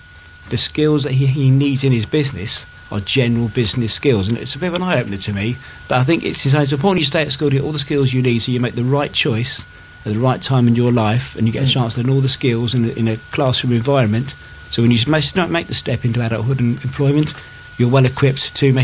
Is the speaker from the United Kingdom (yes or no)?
yes; Sandown, South East England, United Kingdom; I am born and bred in Sandown. I now live in Lake, so I haven't moved more than half a mile.